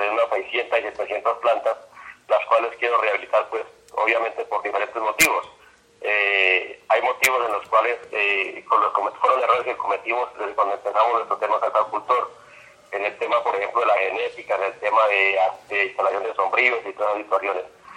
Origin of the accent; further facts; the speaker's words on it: San Pablo de Borbur, Boyacá, Colombia; yo soy un cocacultor de San Pablo de Borbur